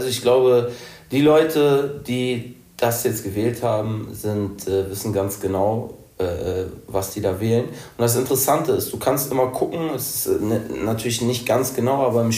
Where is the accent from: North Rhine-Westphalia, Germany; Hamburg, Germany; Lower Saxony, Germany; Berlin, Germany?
Hamburg, Germany; als Hamburger ist man ja schmerzfrei.